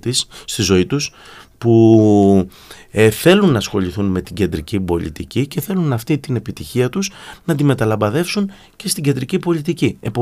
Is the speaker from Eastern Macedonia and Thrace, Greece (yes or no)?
no; Peloponnese, Greece; εγώ γεννήθηκα και μεγάλωσα στην Αρκαδία.